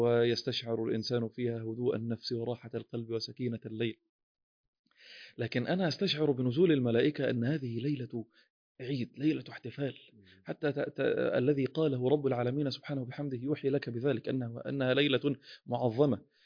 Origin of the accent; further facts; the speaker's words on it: Egypt; كما نقول عندنا في مصر